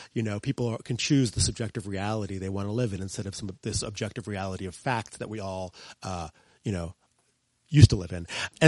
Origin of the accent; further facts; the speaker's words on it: Vancouver, British Columbia, Canada; Growing up in Vancouver in the 80s